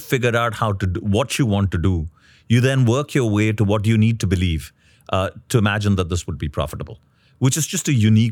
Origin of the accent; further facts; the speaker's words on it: India; My backstory, well, I grew up in India